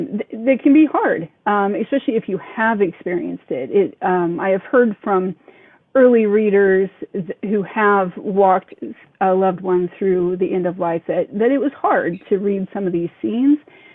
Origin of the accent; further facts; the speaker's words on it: Kansas City, Missouri, United States; and you write about what you know, and Kansas City is definitely a town that I know well.